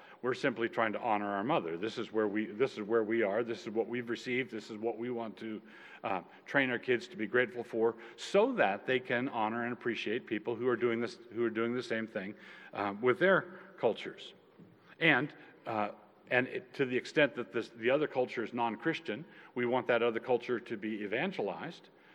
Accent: Annapolis, Maryland, United States; I grew up in Annapolis, Maryland.

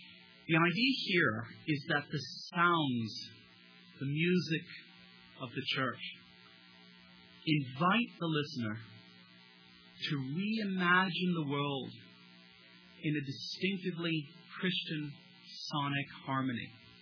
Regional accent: Delaware, United States; I'm from Delaware.

